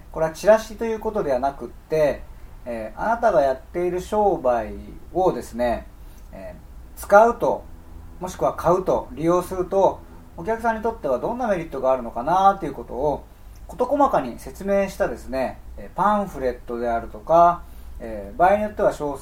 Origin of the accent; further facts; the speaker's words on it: Yokohama, Kanagawa, Japan; 私横浜ですけども横浜ラーメンってありますよね。